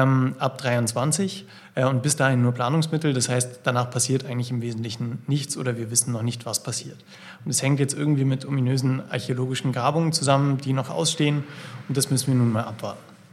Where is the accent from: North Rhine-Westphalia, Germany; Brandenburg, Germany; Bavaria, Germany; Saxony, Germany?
Bavaria, Germany; Regensburg; das kriegt man als Regensburger ja immer irgendwie mit.